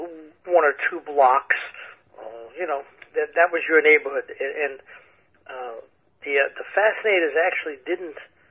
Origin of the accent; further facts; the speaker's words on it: Brooklyn, New York, United States; born there; Brooklyn, New York.